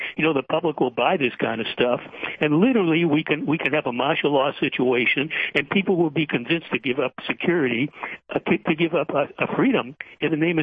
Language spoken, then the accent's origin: English; Boston, Massachusetts, United States; Well, I grew up in Boston. I know exactly where this incident took place.